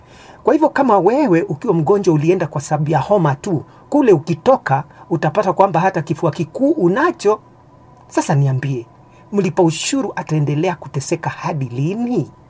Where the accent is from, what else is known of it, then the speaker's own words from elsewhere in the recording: Kiambu County, Kenya; Ukienda kwa mfano hospitali kule kwetu nyumbani Kiambu